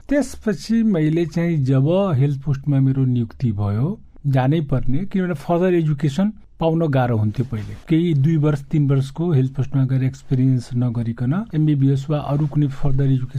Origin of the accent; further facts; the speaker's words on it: Madhesh Province, Nepal; अब यो पर्सा जिल्लाको विकट ठाउँ यहाँहरूलाई चाहिँ आश्चर्य लाग्ला, श्रोतागणहरूलाई पनि आश्चर्य लाग्ला, तर अझै पनि बाटोघाटो छैन मेरो गाउँमा।